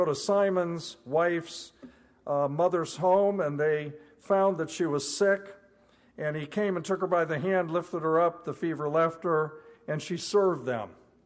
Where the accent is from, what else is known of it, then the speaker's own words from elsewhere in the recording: United States; And I go, well, as an American, I was thinking hundreds, you know.